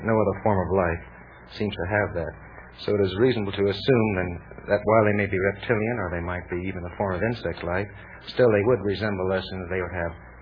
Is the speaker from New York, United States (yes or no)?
yes; New York City, New York, United States; New York City.